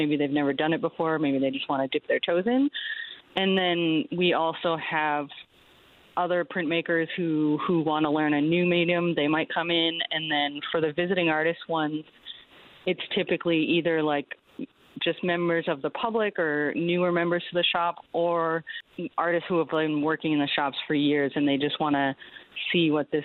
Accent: Montreal, Quebec, Canada; Okay, so I am originally from Montreal, born and raised.

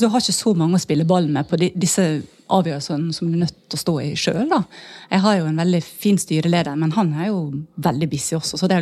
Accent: Møre og Romsdal, Norway; for jeg kommer fra Sunnmøre

